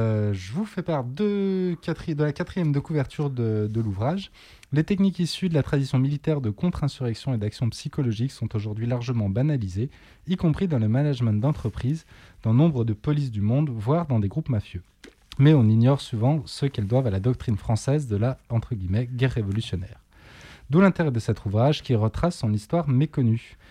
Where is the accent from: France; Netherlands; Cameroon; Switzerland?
Netherlands; il a l'air d'être à peu près aussi bien que chez nous, aux Pays-Bas